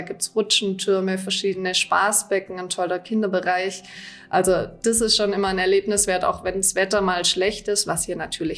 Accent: Freudenstadt, Baden-Württemberg, Germany; Zu 100%, ja. Also ich bin gebürtige Freudenstädterin, habe schon immer hier gelebt und lebe auch sehr gerne hier.

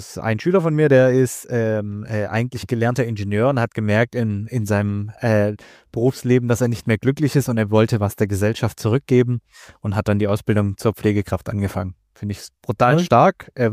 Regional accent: Afghanistan; German is a second language; now in Germany; Wir sind ja als geflüchtete Menschen aus Afghanistan hergekommen und sind mit anderen zusammen geflohen, die es einfach nicht geschafft haben hierher.

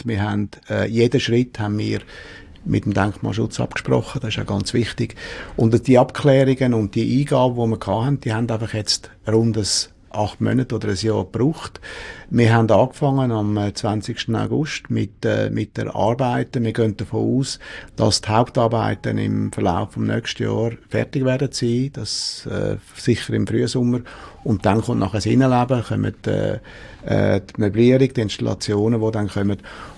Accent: Aargau, Switzerland

